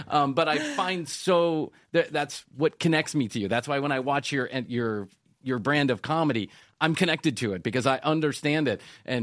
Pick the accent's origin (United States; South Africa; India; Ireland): Ireland; I'm so happy to be a part of it because I am Irish. And in my Irish Catholic culture, we have a game.